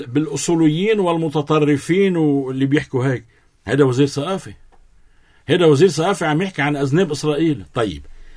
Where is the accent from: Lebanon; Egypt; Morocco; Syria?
Lebanon; وأنا لبناني منذ أكثر من 10 سنوات